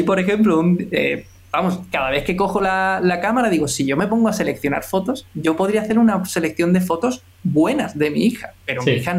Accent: Jerez de la Frontera, Andalusia, Spain; Bueno, pues yo soy de Jerez y siempre he estado un poco rodeado por la fotografía.

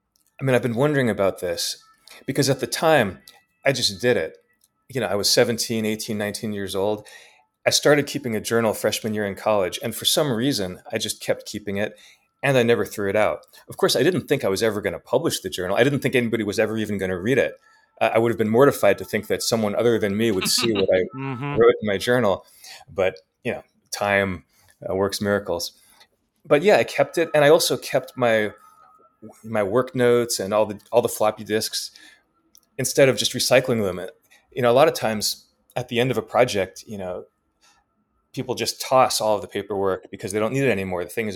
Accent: New York, United States; even though as a kid growing up in New York, you know, I had no such worries.

